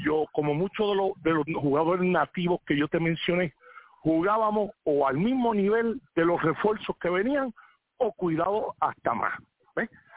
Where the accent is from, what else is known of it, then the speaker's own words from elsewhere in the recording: Puerto Rico; moved away as an adult; also born or lived in United States; que éramos nativos, ¿verdad? Que nacidos y criados en Puerto Rico.